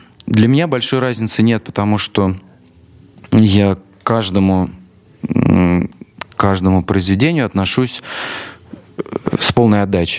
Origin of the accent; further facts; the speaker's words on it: Ural, Russia; also born or lived in Tyumen Oblast; Ну, я сам родом с Урала, с маленького городка.